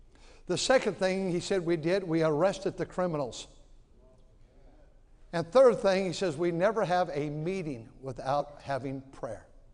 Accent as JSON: {"language": "English", "town": "Milwaukee", "region": "Wisconsin", "country": "United States", "tie": "born there", "said": "I was born in Milwaukee, Wisconsin, born a sinner as a baby"}